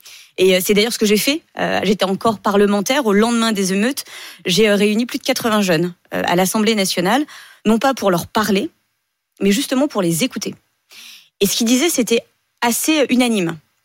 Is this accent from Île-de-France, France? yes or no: yes; Stains, Île-de-France, France; je viens moi-même des quartiers. J'ai grandi à Stein